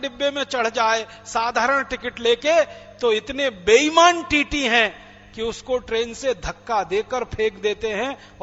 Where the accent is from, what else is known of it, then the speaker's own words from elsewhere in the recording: Atrauli, Uttar Pradesh, India; born there; मेरा जन्म अलीगढ़ के पास एक छोटे से गांव में हुआ, अतरौली तहसील में। मेरे गांव में बिजली नहीं है और दिल्ली से मात्र 170-180 किलोमीटर की दूरी पर है मेरा गांव